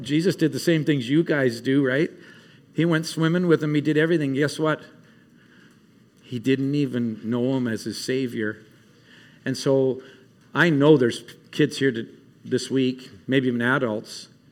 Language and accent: English; Calgary, Alberta, Canada; I grew up in Calgary, Canada.